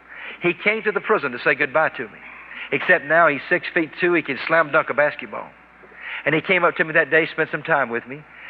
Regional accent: South Carolina, United States; I thought about growing up in South Carolina, an all-state athlete, came from a nice family.

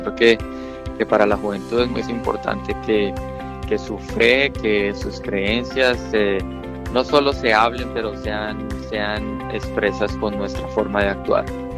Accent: Colombia; una vida pues normal de chico en Colombia, donde sabemos que la mayoría de las familias son católicas.

